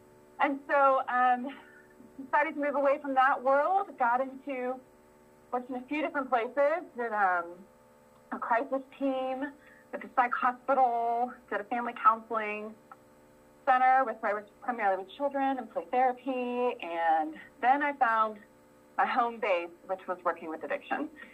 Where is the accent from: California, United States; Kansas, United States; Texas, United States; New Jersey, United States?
Texas, United States; Houston; I grew up in Houston, Texas, and always had a passion for psychology